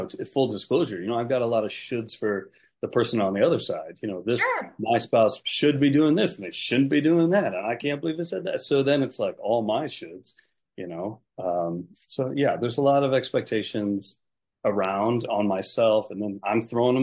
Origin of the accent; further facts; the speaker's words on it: Wisconsin, United States; I grew up in Wisconsin, and God bless them. You know, people in Wisconsin were basically like, look, suck it up, buttercup.